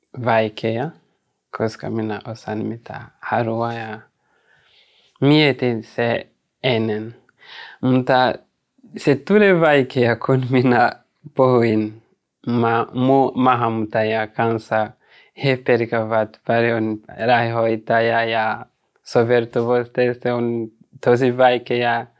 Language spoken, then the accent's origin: Finnish; Burundi; Finnish is a second language; moved away as an adult; now in Finland; ja olen Burundista. Ja tulin Suomessa kuin pakolaisena.